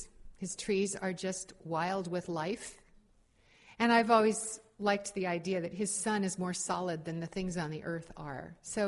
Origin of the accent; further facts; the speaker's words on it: California, United States; I mean, I grew up in California and we've always had droughts, but this one is scary.